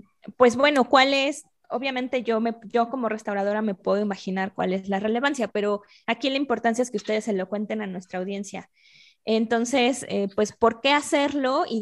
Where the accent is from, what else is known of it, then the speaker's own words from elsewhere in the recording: Mexico; yo como restauradora y como mexicana, si bien cuando surgió todo este movimiento yo no estaba en México